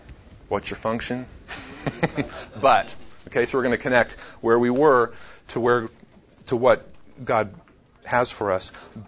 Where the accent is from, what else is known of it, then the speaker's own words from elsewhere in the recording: Denver, Colorado, United States; now in Nebraska, United States; I am blessed to live in rural Nebraska. I grew up in Denver. I came from the city to now where I have a lot of farmers around me.